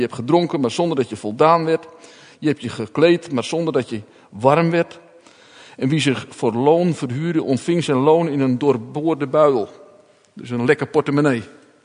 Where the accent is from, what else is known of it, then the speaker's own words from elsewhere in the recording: North Holland, Netherlands; Ik kom dan uit Noord-Holland vandaan en we hebben een grote kerk in Hoorn staan.